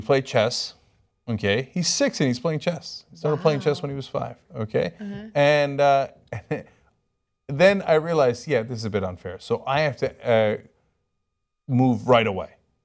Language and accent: English; Turkey; my best friend growing up in Turkey